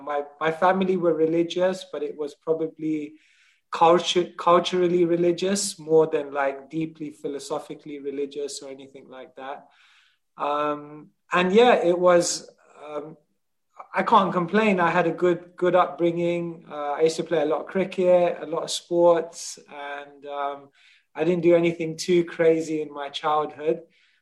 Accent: Wembley, London, United Kingdom; I grew up basically near Wembley Stadium, and I guess that's where my early years were spent. I was brought up in a, I guess, a very culturally diverse place. We had a lot of cultures, a lot of different religions.

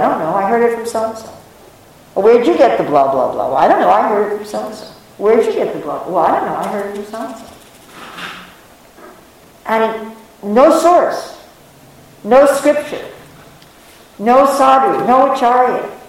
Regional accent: Finland; English is a second language; Or I think it's correct because I come from Finland and everybody does it like that.

